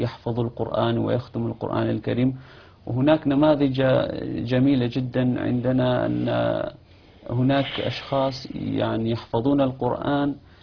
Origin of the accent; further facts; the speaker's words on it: Kurdistan Region, Iraq; فهذا من الأشياء الجميلة الذي نحن رأيناه في مصر وما رأيناها يعني عندنا في كردستان.